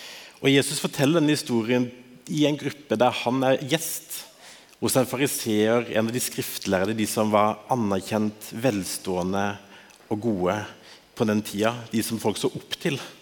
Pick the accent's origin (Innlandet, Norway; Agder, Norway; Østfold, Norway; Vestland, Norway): Agder, Norway; moved away as an adult; Jeg kommer opprinnelig fra Sørlandet, men har de siste 5 årene bodd her på Østlandet, 4 år i Askim og 1 år i Oslo.